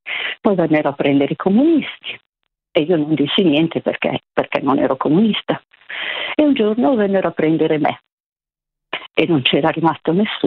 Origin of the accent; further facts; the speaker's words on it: Milan, Lombardy, Italy; now in Tuscany, Italy; Sono milanese, trasferita in Toscana da anni